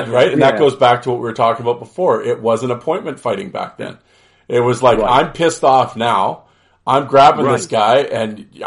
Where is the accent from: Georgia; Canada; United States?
Canada; Western Canada; when I grew up here in Western Canada.